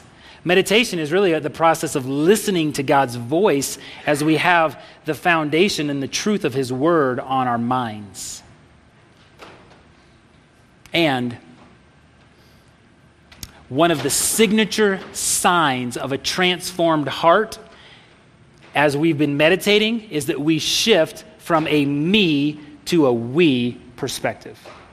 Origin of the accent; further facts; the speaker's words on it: Texas, United States; Man, I grew up in Texas.